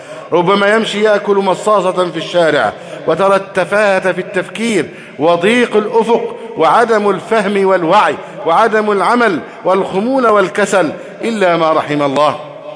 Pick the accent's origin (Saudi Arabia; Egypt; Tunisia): Egypt; اللهم احفظ بلدنا مصر أمنا أمانا، سخاء رخاء.